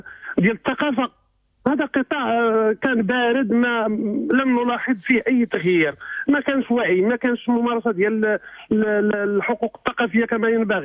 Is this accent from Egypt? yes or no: no; Morocco